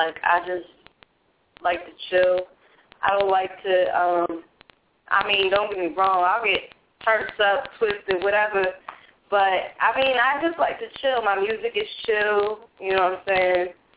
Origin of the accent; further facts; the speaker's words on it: Boston, Massachusetts, United States; also born or lived in Wilkes-Barre; Okay, so originally I'm from Boston, East Cambridge, you know what I'm saying?